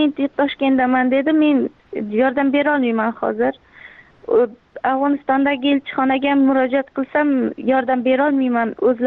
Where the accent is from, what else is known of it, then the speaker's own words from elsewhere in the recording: Surxondaryo Region, Uzbekistan; also born or lived in Mazar-i-Sharif, Afghanistan; Mazori Sharif viloyatida tug'ilib, 1 yoshimda bo'lganimda dadamning ishlari shaqa bo'lganlar. Surxondaryoda. Shaqa maktabni bitirdim